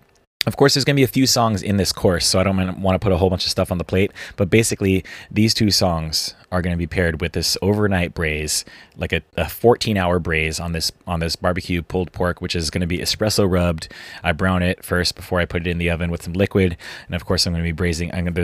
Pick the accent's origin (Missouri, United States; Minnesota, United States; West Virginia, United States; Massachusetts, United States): Missouri, United States; born there; I was born in Missouri, so I'm going to do some long overnight braised pork butt